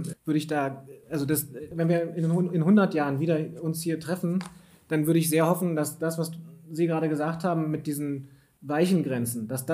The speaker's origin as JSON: {"language": "German", "town": "Potsdam", "region": "Brandenburg", "country": "Germany", "said": "als Potsdamer, hatte ich gar nicht mehr mit Potsdam in Verbindung gebracht, dass ja von hier aus dieser Einsatzbefehl zum Atombombenabwurf kam"}